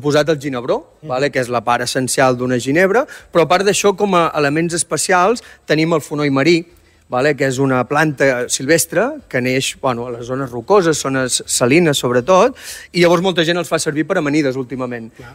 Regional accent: El Port de la Selva, Catalonia, Spain; jo sóc de Port de la Selva, llavors neix del vincle entre el mar i la terra

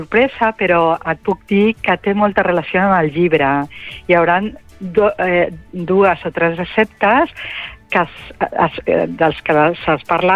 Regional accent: Barcelona, Catalonia, Spain; jo sóc de Barcelona, però la meva família, de part del meu pare, creix a Palamós des del 1750

